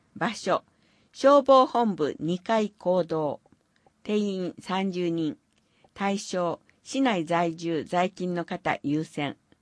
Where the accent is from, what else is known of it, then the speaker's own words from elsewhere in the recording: United States; Japanese is a second language; now in Urasoe, Japan; どこかへ旅行したり、アメリカへ里帰りしても、やっぱり沖縄がいいと思うようになったのです。